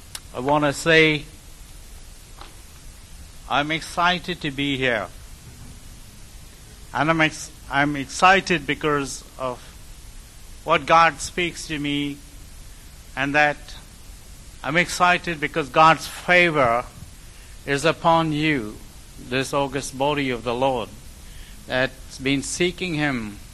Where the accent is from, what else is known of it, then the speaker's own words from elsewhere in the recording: India; now in New Zealand; As an Indian, you know, a mic in my hand is a great handicap, because we love to talk with our hands.